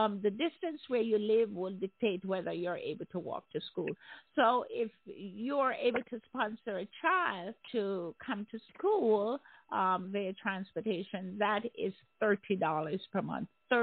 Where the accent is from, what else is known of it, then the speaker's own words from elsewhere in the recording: Jamaica; I'm a Jamaican, so, you know, I eat my H.